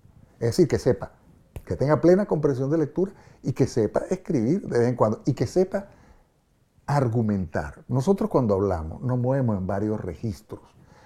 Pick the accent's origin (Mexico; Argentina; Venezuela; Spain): Venezuela; en países como Venezuela, para mencionar mi país de origen, la lengua ha sido completamente desmontada